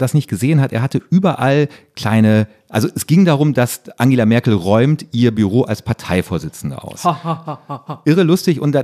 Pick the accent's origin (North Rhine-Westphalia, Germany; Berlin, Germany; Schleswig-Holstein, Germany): North Rhine-Westphalia, Germany; Ich bin Ostwestfale